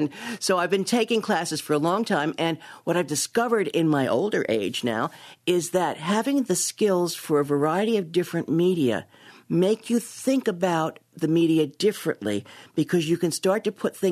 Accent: Brooklyn, New York, United States; moved away as an adult; also born or lived in Ohio; now in Kalamazoo, United States; Yeah, I grew up in Brooklyn. I went to Brooklyn College. I did my graduate work in Ohio, and I got my first teaching job at Western in 1966. And so I've been in Kalamazoo since 66.

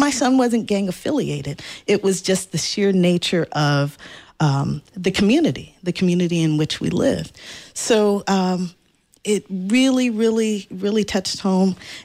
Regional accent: Los Angeles, California, United States; I'm from the Crenshaw District of Los Angeles. And we're both college-educated African-American women.

